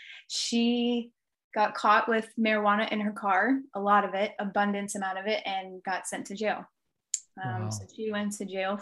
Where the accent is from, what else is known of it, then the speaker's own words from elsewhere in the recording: Fort Bliss, Texas, United States; born there; I was born actually in Fort Bliss, Texas. So I've been all over the place.